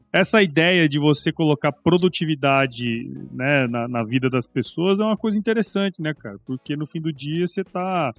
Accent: Mato Grosso, Brazil; eu venho de Mato Grosso, né? Como eu comentei. Lá são grandes áreas, né?

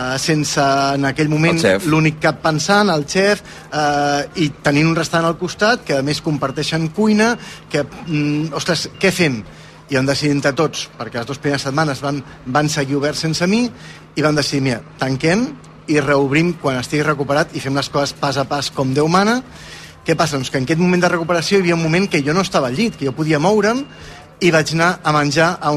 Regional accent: Valls, Catalonia, Spain; Jo soc de Valls.

